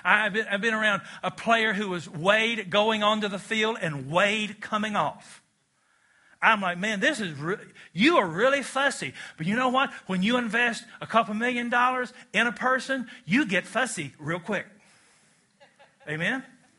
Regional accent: Kentucky, United States; Now, I'm from Kentucky. Our state motto is the home of fast women and beautiful horses.

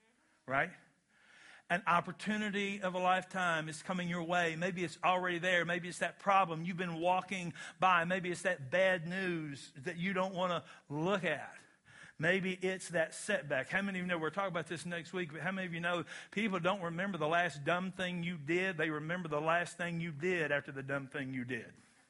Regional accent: Kentucky, United States; Now that is I'm from Kentucky. This is a Kentucky word.

